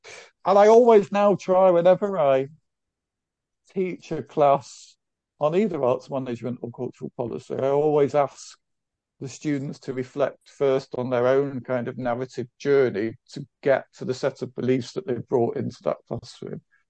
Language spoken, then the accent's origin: English; Manchester, North West England, United Kingdom; when I was 18, 19, growing up in Manchester and going to the Hacienda and listening to the … it was kind of culturally formative for me.